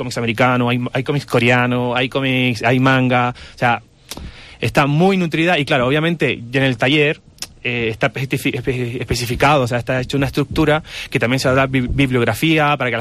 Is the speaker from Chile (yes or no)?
yes; Chile; now in Jaca, Spain; soy chileno, vivo en Jaca hace una temporada bastante ya interesante.